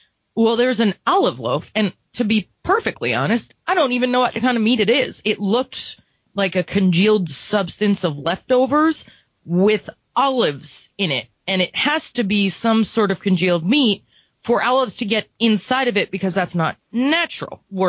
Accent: New York, United States; Okay, so in New York, I grew up in New York, and in New York delis, where I started working and operating a slicer at probably an illegal age

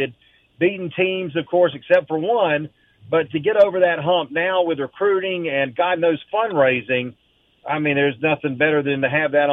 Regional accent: Waycross, Georgia, United States; as you know, Lauren, I'm from Waycross.

